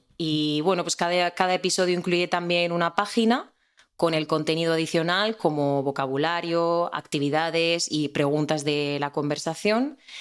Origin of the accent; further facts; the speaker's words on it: Murcia, Region of Murcia, Spain; Bueno, pues yo soy de Murcia, es una ciudad que está al sureste de España.